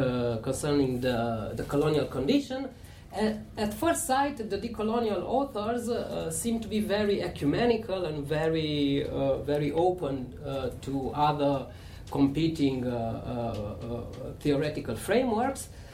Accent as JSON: {"language": "English", "country": "Romania", "second_language": "English", "said": "from Romania"}